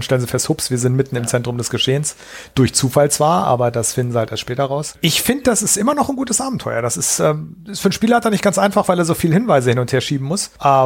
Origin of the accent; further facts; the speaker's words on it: Seesen, Lower Saxony, Germany; als netten Nebeneffekt spielt's in meiner Heimatstadt.